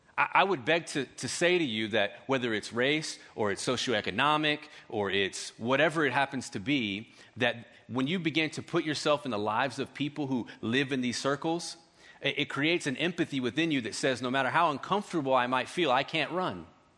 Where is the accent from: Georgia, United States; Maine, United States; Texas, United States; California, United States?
Georgia, United States; Marietta; I'm a white guy growing up in Marietta. I grew up in a predominantly African American neighborhood